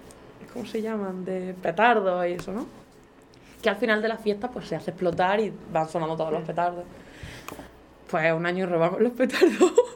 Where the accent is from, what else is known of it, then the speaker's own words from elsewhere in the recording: Andalusia, Spain; born there; also born or lived in Garrucha; Nací en Almería.